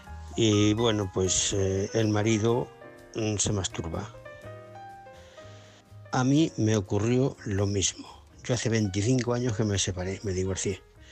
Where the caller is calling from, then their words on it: Fuenlabrada, Community of Madrid, Spain; de Fuenlabrada.